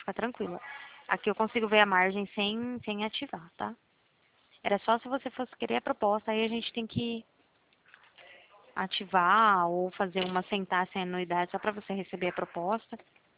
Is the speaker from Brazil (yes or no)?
yes; Araçatuba, São Paulo, Brazil; Sou de Araçatuba